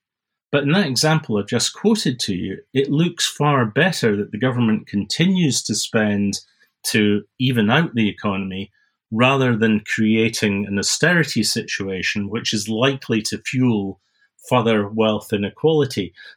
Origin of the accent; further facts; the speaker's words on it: Scotland, United Kingdom; despite being a Scotsman, which makes me naturally tending towards socialism